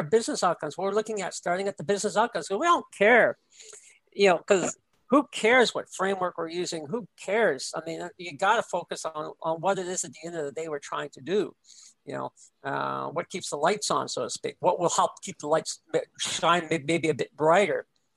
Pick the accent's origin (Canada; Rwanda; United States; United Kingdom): Canada; Not so much in my case, being Canadian